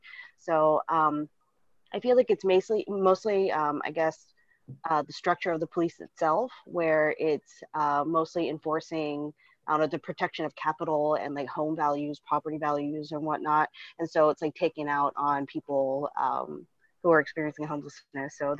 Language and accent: English; Seattle, Washington, United States; I mean, I'm from Seattle originally